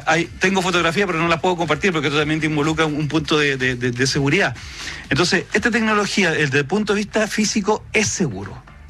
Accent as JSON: {"language": "Spanish", "country": "Chile", "said": "los servicios que nosotros consumimos como chilenos"}